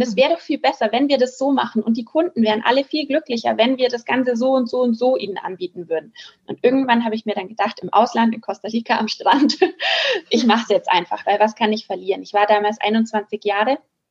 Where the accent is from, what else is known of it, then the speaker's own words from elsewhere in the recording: Bavaria, Germany; Ich bin noch 28 Jahre, bald nicht mehr, aber noch bin ich 28 Jahre. Ich komme aus der Nähe von München. Südlich von München aus Oberbayern, auch wenn man es nicht immer hört bei mir.